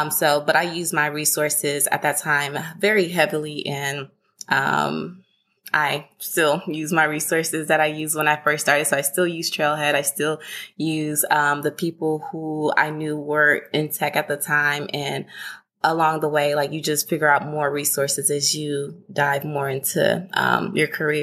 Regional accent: Houston, Texas, United States; So like I said, I'm originally from Houston, Texas. I actually went to school up north, well, the northern side of Texas, so in Denton.

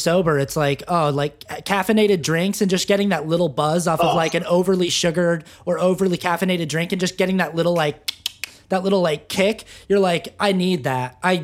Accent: Utah, United States; growing up in Utah, it's like, there are lots of good restaurants to go

